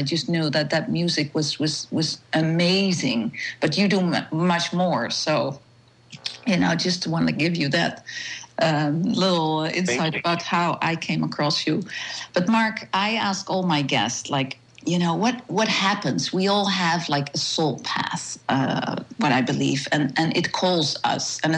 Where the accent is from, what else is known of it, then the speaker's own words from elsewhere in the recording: Netherlands; English is a second language; now in United States; I'm from Holland, as you can hear that, but I live in the States now.